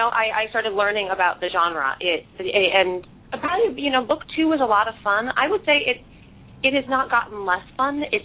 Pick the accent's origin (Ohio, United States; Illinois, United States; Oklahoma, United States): Illinois, United States; Chicago; I'm born and bred in Chicago. I actually did most of my education here as well. I grew up in the town that actually O'Hare Airport is attempting to take over.